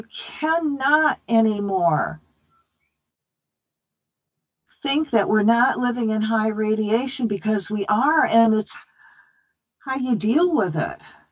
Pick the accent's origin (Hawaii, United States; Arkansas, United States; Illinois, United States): Hawaii, United States; I'm from Hawaii. Now we're getting hit with radiation.